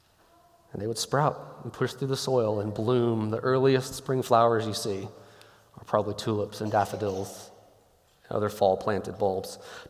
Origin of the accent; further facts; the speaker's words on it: Memphis, Tennessee, United States; I came from Memphis.